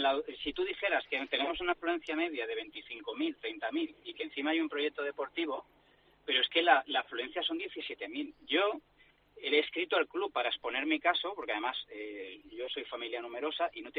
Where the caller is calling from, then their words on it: Moncada, Valencian Community, Spain; de Moncada.